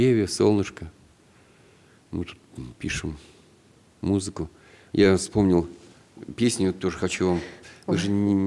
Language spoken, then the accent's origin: Russian; Russia; born there; Ну, мы уже говорили о том, что мы родились в России, вот, о том, что все у нас связано с нашей Родиной.